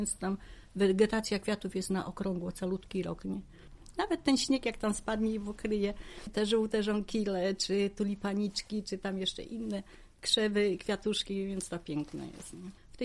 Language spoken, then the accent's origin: Polish; Katowice, Silesian Voivodeship, Poland; now in United Kingdom; bo moim miastem to jest w ogóle Katowice, bo jestem z Katowic, tu jestem urodzona.